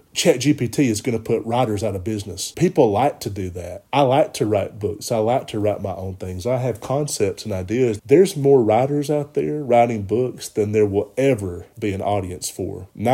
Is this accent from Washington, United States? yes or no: no; Alabama, United States; now in Los Angeles, United States; All the time growing up in Alabama, I heard, oh my God, Los Angeles, that's Sodom and Gomorrah